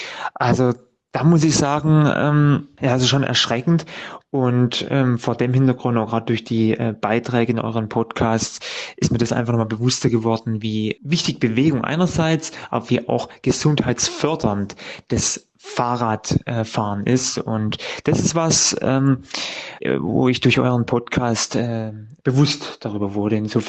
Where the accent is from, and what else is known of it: Bühl, Baden-Württemberg, Germany